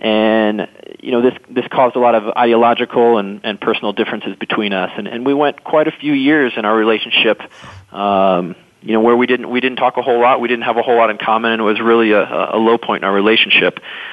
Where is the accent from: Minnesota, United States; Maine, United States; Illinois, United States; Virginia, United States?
Illinois, United States; Peoria; Mark and I are pretty close in age. We're only a couple years apart, and we're actually from Peoria, Illinois, so nowhere near wine country